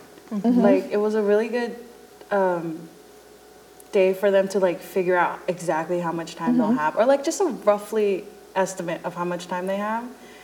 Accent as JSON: {"language": "English", "town": "Waipahu", "region": "Hawaii", "country": "United States", "said": "I'm from Waipahu, Oahu."}